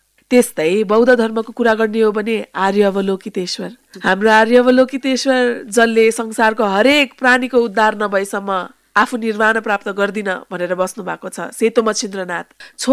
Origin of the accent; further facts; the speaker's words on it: Kathmandu, Bagmati, Nepal; म एउटा काठमाडौँको मुटुमा जन्मेर हुर्केको, एउटा हिन्दूबाट बौद्ध धर्ममा परिणत भएको परिवारमा हुर्केको, एउटा मेडिकल डक्टर भइसकेको व्यक्ति